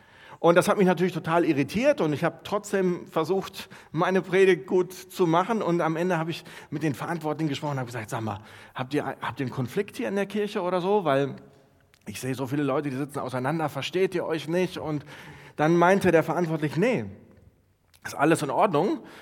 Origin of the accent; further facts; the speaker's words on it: Neuss, North Rhine-Westphalia, Germany; Ich komme aus Neuss, der ältesten Stadt Deutschlands.